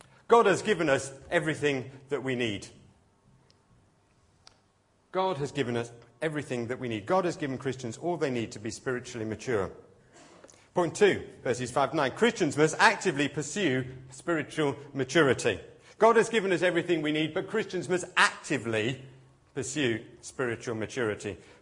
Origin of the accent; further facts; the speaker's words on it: United Kingdom; And being British, we've started to think about London 2012